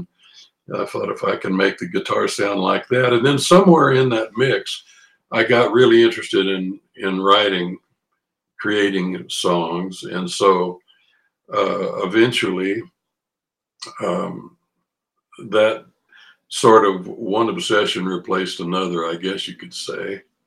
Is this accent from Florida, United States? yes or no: no; Corpus Christi, Texas, United States; now in Houston, United States; I was from Corpus Christi originally, but I moved up to Houston. I worked with a trio down in South Texas, and we did some recording always in Houston.